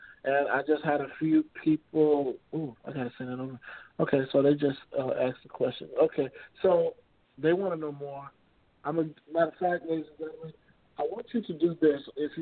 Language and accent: English; Chicago, Illinois, United States; I'm from Chicago originally, so medicine has always been in our blood.